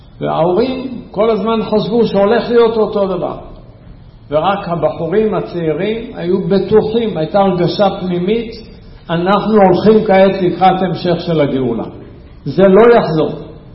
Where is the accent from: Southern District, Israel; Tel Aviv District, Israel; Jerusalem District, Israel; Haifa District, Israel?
Jerusalem District, Israel; Jerusalem; זאת הייתה ירושלים שגדלנו בה